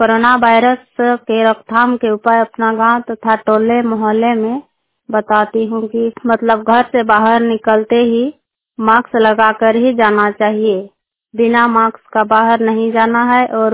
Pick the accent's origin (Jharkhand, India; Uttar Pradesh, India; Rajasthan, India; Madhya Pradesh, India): Jharkhand, India; Pawadari; मैं सनाहातु प्रखंड की सहिया हूँ। मेरा गांव का नाम पवादरी है, पंचायत जिंतू है, प्रखंड सनाहातु है, कलस्टर सनाहातु है।